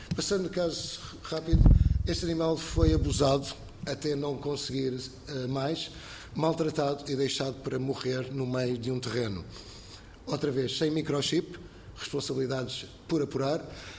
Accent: Vila Franca de Xira, Lisbon, Portugal; born there; eu, como português, nascido em Vila Franca de Xira, terra dos touros e dos toureiros, desde que eu aprendi a andar, que eu lido com animais

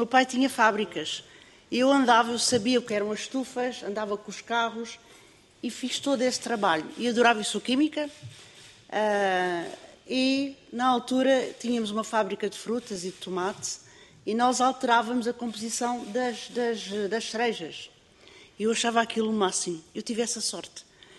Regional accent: Setúbal, Portugal; Eu sou de Setúbal

